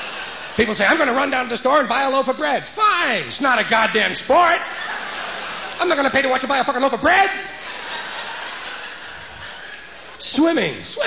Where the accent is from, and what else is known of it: United States